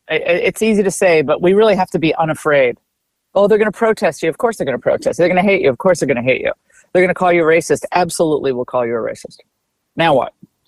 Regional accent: Connecticut, United States; I grew up in Connecticut. It's a beautiful state.

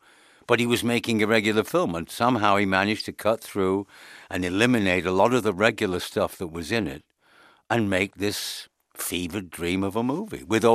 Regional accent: England, United Kingdom; and me being English, writing in a different way, not American, it was an interesting time.

